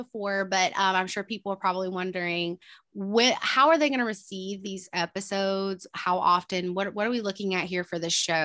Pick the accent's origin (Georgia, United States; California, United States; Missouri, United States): Georgia, United States; And then I'm from Georgia. People think I'm from Alabama or something like that. I'm from Georgia.